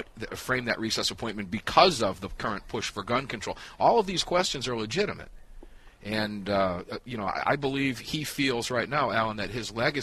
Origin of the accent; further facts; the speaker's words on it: Tampa, Florida, United States; our affiliate in Tampa, in my hometown, are listening and said, you need to be here.